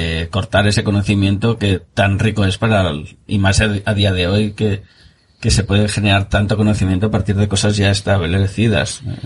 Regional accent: Catalonia, Spain; Como soy catalán, sí, diré aparte, que es catalán, ¿eh?

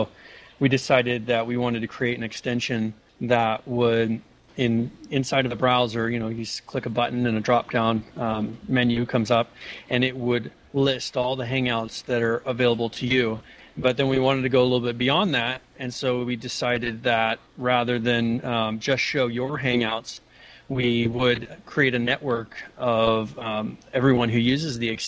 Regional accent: Boise, Idaho, United States; I'm from Boise, Idaho, and I'm a computer consultant here with Boise Computer Service.

